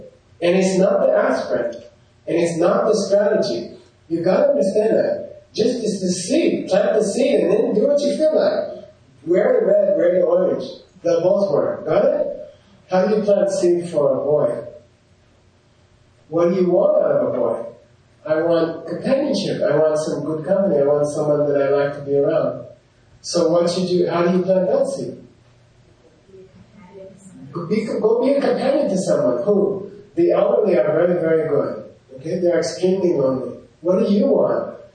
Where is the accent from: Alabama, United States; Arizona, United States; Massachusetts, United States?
Arizona, United States; I know I grew up, you know, where I grew up in Arizona, and my dad liked Chevys better than Fords.